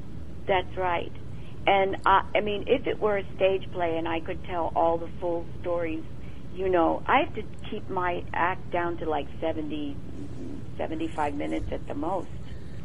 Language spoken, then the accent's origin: English; Baltimore, Maryland, United States; I did this on a stage in Baltimore, my hometown, in front of my relatives